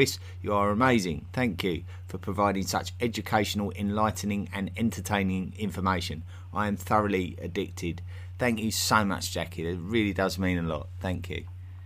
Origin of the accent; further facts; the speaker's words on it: East of England, United Kingdom; accent: Essex; My Essex accent is extremely vulgar in real life, and I didn't realise how vulgar it was until I started speaking to various English speakers around the world